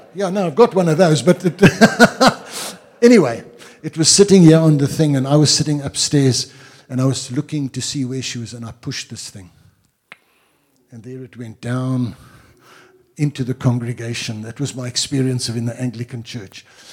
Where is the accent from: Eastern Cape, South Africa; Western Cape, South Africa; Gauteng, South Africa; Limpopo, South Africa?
Eastern Cape, South Africa; Grahamstown; And you know, I come from Grahamstown. Grahamstown is called the city of saints.